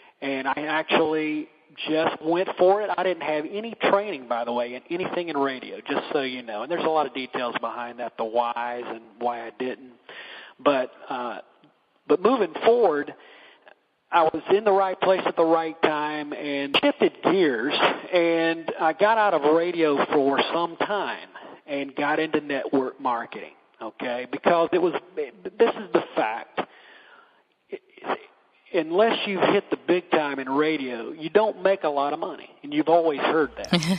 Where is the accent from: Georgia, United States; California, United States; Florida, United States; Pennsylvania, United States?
Georgia, United States; Atlanta; also born or lived in Greenville; and I grew up in Atlanta, by the way. I was born and lived in Atlanta for a good while before we moved up the road to Greenville